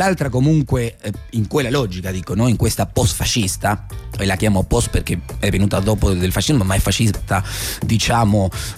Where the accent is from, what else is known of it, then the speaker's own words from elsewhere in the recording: Argentina; me lo permetto di dire io da argentino